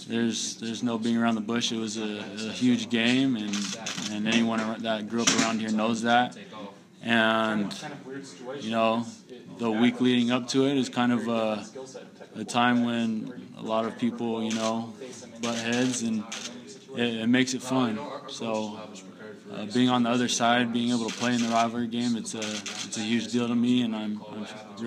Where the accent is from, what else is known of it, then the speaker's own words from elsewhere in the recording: California, United States; I grew up in Central California, and everyone thought I was Mexican, so it's a lot different out here.